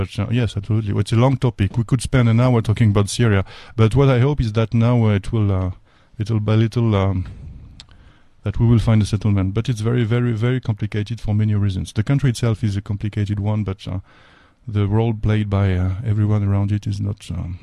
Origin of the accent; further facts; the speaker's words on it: Castres, Occitania, France; English is a second language; now in South Africa; I'm from a small city between Toulouse and the Mediterranean.